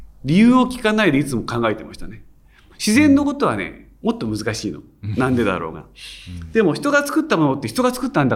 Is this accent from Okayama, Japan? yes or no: no; Yokohama, Kanagawa, Japan; 私、まあ、あの横浜生まれ横浜育ちなんで